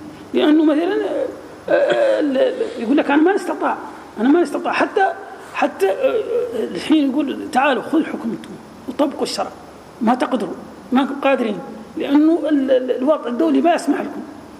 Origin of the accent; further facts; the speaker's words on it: Egypt; مثلا نحن عندنا في مصر